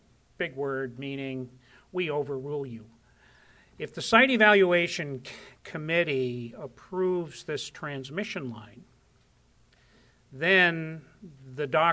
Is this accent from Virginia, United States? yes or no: no; Columbia, New Hampshire, United States; and I'm from Columbia